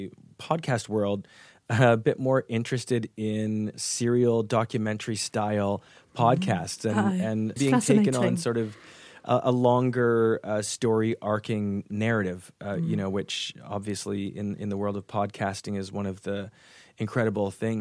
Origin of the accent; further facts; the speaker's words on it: Canada; I started out going to a theater school in Canada. I'm originally from Canada.